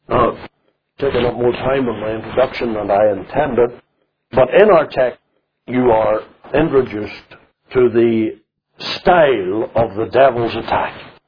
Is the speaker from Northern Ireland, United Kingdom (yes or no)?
yes; Lisnaskea, Northern Ireland, United Kingdom; I was born in Kinahe, outside of Lisnaskee, where we lived.